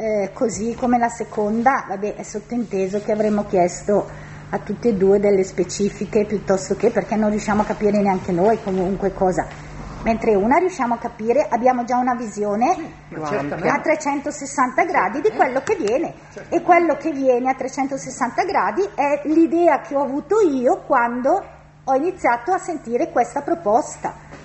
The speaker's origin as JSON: {"language": "Italian", "town": "Desenzano", "region": "Lombardy", "country": "Italy", "said": "io sono di Desenzano"}